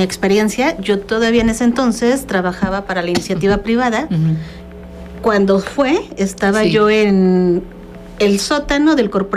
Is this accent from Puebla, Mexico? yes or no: no; Zacatepec, Morelos, Mexico; Yo soy de Zacatepec.